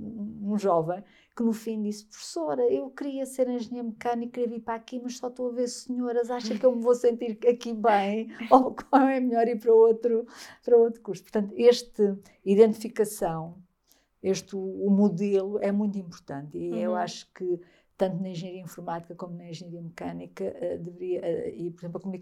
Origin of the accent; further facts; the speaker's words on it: Beja, Portugal; um jornal da Terra, de Beja, de onde eu sou